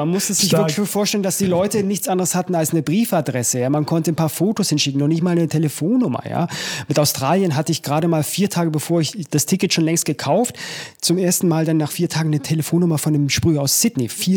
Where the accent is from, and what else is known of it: Munich, Bavaria, Germany